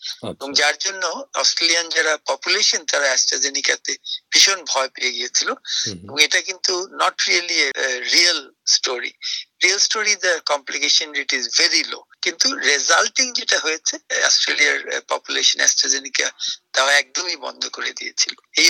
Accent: Bangladesh; আমাদের বাংলাদেশে

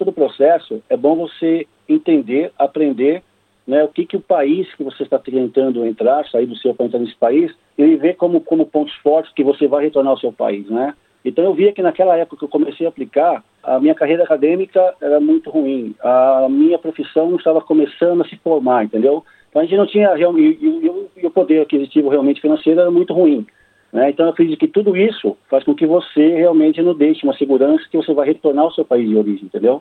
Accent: São Paulo, Brazil; now in Australia; eu sou de São Paulo e eu já tenho parentes aqui na Austrália que vivem aqui por mais de 50 anos.

